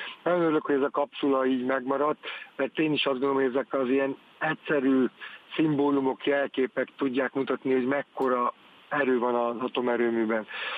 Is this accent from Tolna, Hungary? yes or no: yes; Paks, Tolna, Hungary; Hát én őspaksi vagyok, Pakson születtem. Egészen kicsi voltam, amikor elkezdték az atomerőművet építeni.